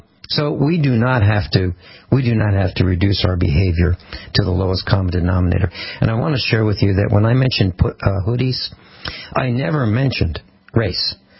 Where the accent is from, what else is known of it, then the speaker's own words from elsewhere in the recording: Missouri, United States; I happened to be at a convention in Texas, pretty far from my home state of Missouri